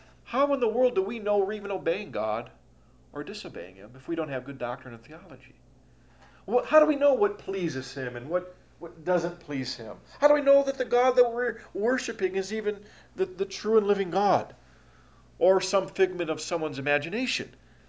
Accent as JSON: {"language": "English", "town": "Houghton Lake", "region": "Michigan", "country": "United States", "tie": "born or raised there", "said": "I'll tell you, my hometown up in Houghton Lake, up in northern Michigan, is a lot like the island of Crete, actually."}